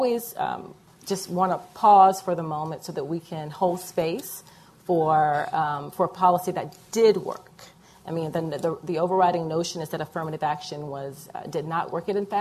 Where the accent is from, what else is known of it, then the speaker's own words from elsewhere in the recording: the South, United States; I'm from the South, so you can't be a good Southern Christian woman without some reference to Jesus